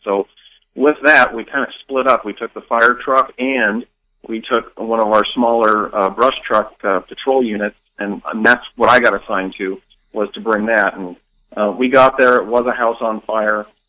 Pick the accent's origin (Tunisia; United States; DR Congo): United States; Los Angeles, California; as well as growing up in Los Angeles, my uncle's best friend was a captain with L.A. County Fire Department.